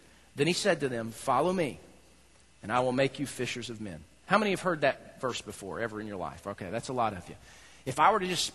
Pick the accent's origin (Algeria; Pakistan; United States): United States; the South; I know I'm from the South. You're not supposed to do that, but that's just life.